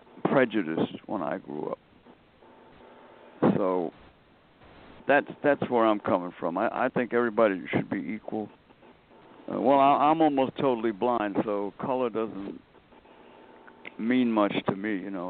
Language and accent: English; Brooklyn, New York, United States; I grew up in Brooklyn, you know, where a lot of people, we were black and white. We had a lot of black people.